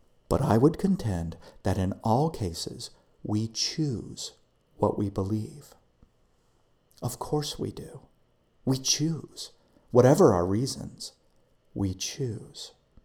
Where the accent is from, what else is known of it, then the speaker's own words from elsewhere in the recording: United States; I'm an American.